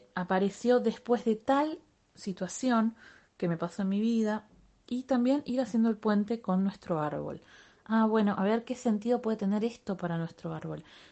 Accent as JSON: {"language": "Spanish", "country": "Argentina", "said": "yo soy argentina. En Argentina la mayoría de nuestros abuelos eran inmigrantes, abuelos o a veces bisabuelos o padres"}